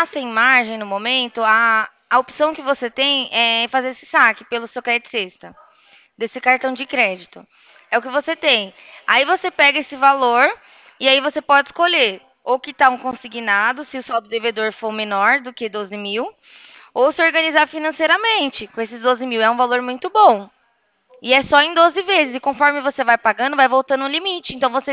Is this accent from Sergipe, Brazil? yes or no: no; Atibaia, São Paulo, Brazil; Porque eu sou daqui de Atibaia. Eu moro no interior de São Paulo.